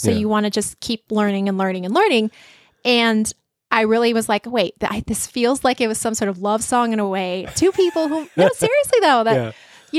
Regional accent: Idaho, United States; Like, I knew in my hometown, I knew of two closeted folks, and they stayed in the closet till they were out of Idaho and in college

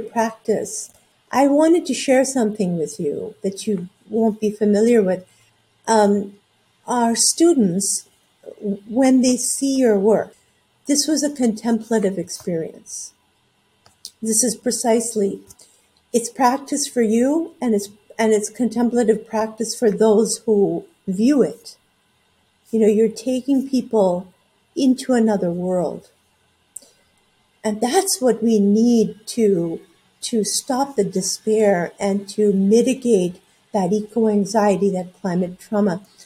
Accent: Quebec, Canada; I grew up in Canada, in French Canada, and that space, the wilderness there, was sacred to me.

